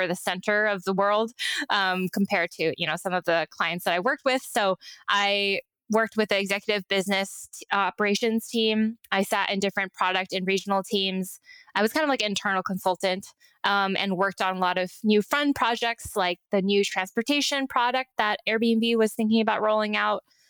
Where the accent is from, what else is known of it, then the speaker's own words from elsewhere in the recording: Shanghai, China; also born or lived in Taiwan; I grew up in Shanghai and Taiwan, so that's kind of the context as well.